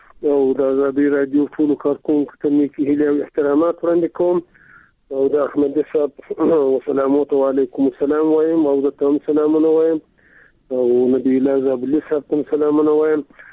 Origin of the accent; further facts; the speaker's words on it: Afghanistan; ځکه چې موږ د افغانستان خلک یو